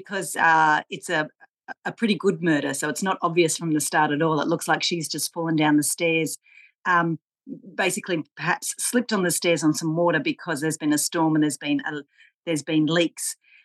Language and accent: English; Bathurst, New South Wales, Australia; moved away; I've lived away from my hometown of Bathurst for, gosh, over 30 years now, and yet I'm writing a book based in Bathurst.